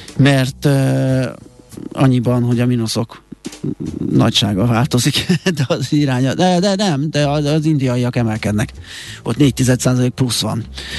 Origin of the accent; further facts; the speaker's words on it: Budapest, Hungary; Mert én is dél-budaiként pont egy felüljáró választ el tőle.